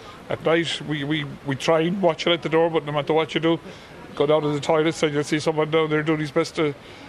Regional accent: Spiddal, Connacht, Ireland; I come from Spittle myself

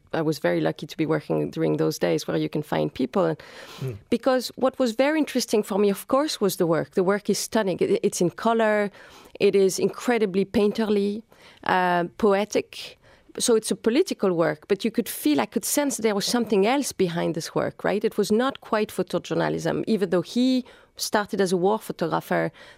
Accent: Japan; I grew up in Japan, I should say, which is also so.

